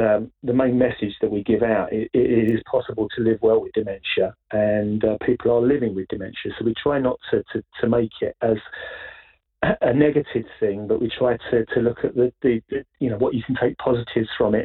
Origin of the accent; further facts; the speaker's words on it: England, United Kingdom; As an English football fan, for me, they are the greatest English team.